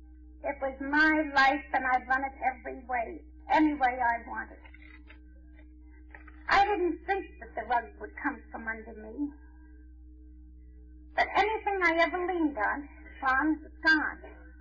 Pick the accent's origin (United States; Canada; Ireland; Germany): Ireland; because of being Irish, I think, because of being proud, because of this shame, I wouldn't drink.